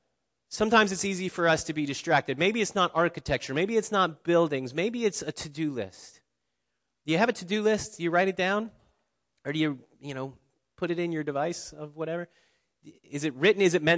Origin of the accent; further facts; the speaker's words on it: Cincinnati, Ohio, United States; So I grew up near Cincinnati, Ohio, so don't remind me about the Bengals.